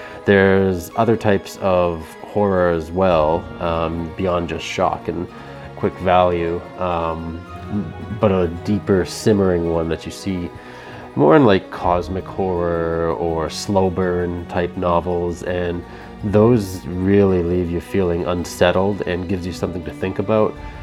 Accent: Canada; I'm a Canadian horror and dark fantasy author

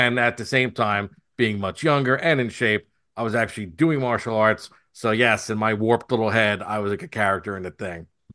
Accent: New Jersey, United States; Growing up on the Jersey Shore, we would go to these big arcades on the boardwalk

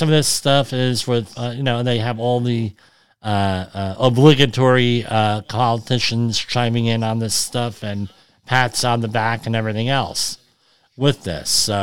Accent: New Jersey, United States; I'm from New Jersey. Come on. And I worked in the Trenton area.

